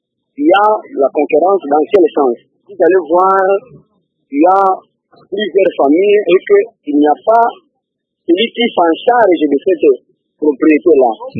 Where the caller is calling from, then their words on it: Kindu, Maniema, DR Congo; plusieurs personnes ici chez nous à Kindou connaissent des tels problèmes comme ça.